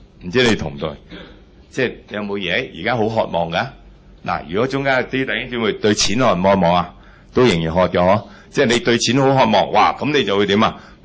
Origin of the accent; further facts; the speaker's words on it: Hong Kong; 这个就是今天我们香港基督徒很需